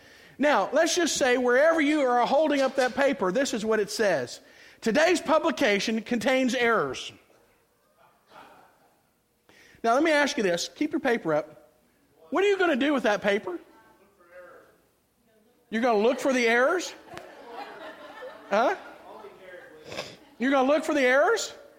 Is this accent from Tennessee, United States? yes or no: no; Texas, United States; Because I'm an American. I'm a Texan.